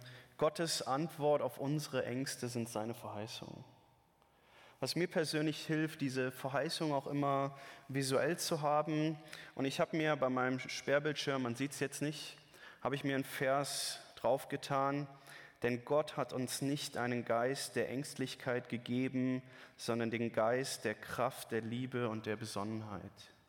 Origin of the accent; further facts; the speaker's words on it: North Rhine-Westphalia, Germany; wie ein kleines Städtchen in Nordrhein-Westfalen, dort, wo ich aufgewachsen bin, in der Region